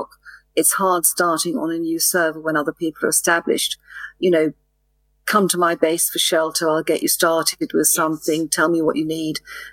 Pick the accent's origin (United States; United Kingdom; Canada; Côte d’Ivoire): United Kingdom; England; as you know, I'm English, but I speak very clear what they call international English.